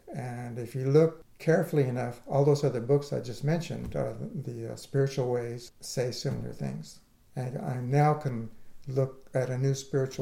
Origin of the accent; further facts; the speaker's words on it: California, United States; I'm from Amamutsun culture, but also intertribal culture